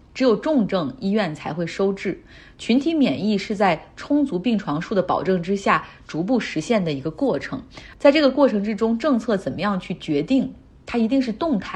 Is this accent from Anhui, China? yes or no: no; Harbin, Heilongjiang, China; 像我老家哈尔滨